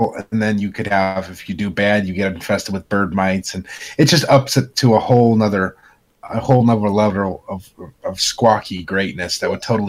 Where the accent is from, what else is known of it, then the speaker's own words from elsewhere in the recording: Indiana, United States; you can't walk down the street in my home state of Indiana drunk